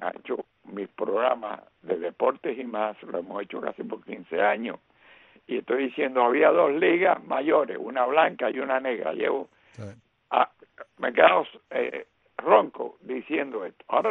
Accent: Cuba; en mi niñez en Cuba

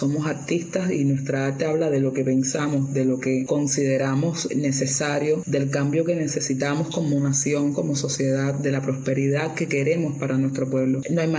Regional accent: Cuba; soy artista cubana de Spoken Word, activista por la no discriminación racial dentro de Cuba también.

